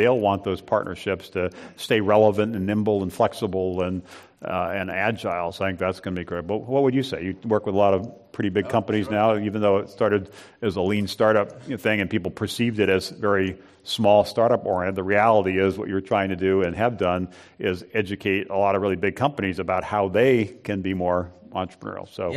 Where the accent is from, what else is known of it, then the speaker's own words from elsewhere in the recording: Hawaii, United States; Well, I'm from Hawaii, so So here's my take on this.